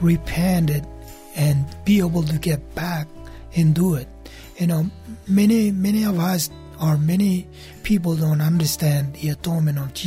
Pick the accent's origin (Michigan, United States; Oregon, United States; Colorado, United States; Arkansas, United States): Colorado, United States; As you mentioned, you know, we grew up together in Colorado.